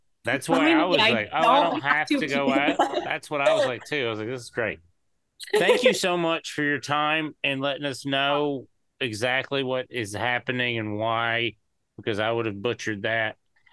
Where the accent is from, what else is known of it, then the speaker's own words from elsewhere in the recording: Tennessee, United States; and I'm a hillbilly from East Tennessee.